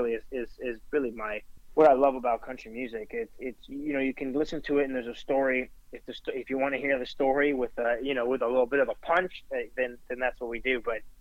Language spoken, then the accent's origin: English; Canada; now in Nashville, United States; You know, I'm Canadian living in Nashville.